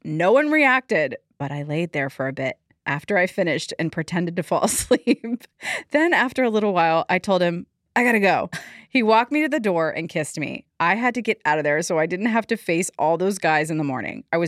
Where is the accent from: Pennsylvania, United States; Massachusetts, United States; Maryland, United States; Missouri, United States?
Maryland, United States; I'm from Maryland, so but I know you don't do that.